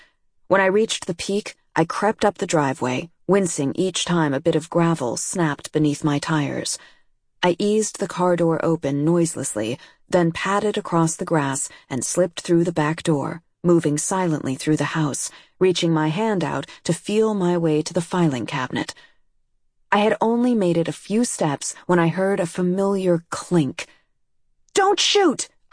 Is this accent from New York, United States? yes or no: no; Idaho, United States; I never uttered the words, "I'm from Idaho," until I'd left